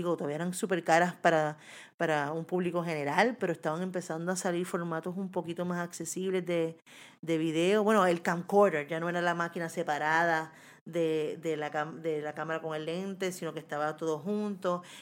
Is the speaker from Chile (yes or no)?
no; Puerto Rico; no solamente como puertorriqueña, sino como afrodescendiente.